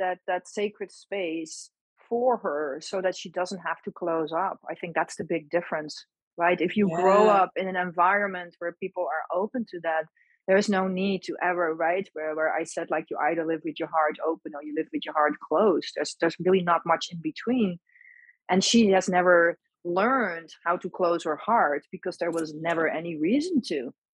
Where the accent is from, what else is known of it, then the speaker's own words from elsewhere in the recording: Netherlands; I grew up in Holland, and I grew up in a culture where nobody talked about this.